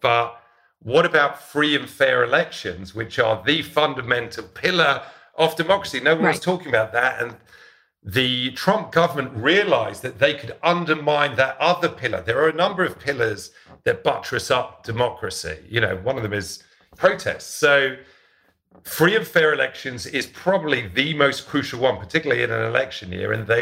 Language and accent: English; London, United Kingdom; my ambitions for my career were pretty limited growing up in Northwest London.